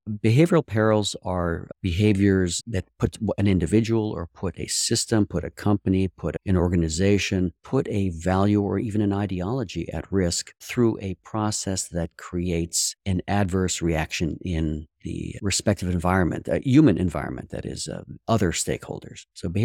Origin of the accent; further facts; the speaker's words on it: Pittsburgh, Pennsylvania, United States; I demonstrate my Pittsburgh credentials by bleeding black and gold here on your podcast